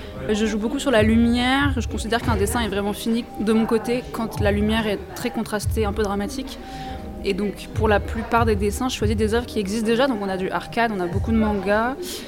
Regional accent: Lille, Hauts-de-France, France; Du coup moi je suis originaire de Lille, donc j'ai mes parents qui vivent à Lille

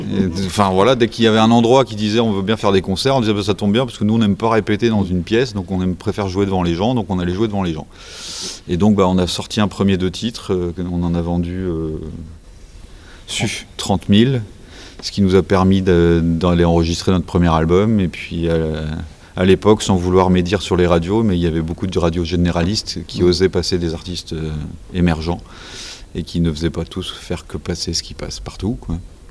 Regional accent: Morlaix, Brittany, France; je suis originaire de Morlaix, donc qui est à 60 bornes de Brest

